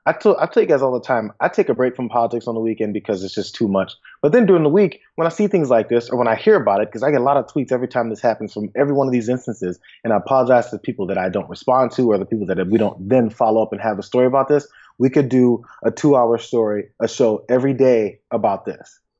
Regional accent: St. Louis, Missouri, United States; I grew up in St. Louis. My father was pulled over on a bicycle.

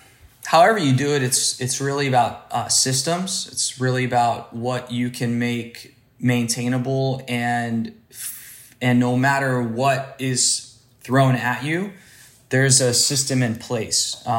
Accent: Ohio, United States; born or raised there

